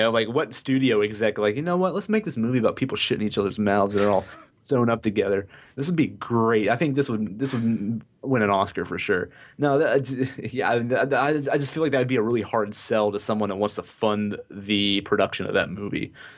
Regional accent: Ohio, United States; Tell me, dude, because I'm from Ohio, okay? Ohio is boring as shit.

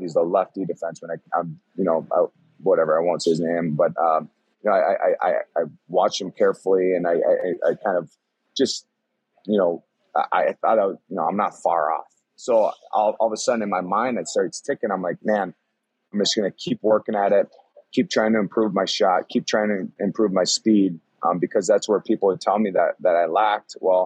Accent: Elk River, Minnesota, United States; obviously growing up in the state of Minnesota, you're able to see a lot of the WCHA games. And, you know, I grew up in Elk River

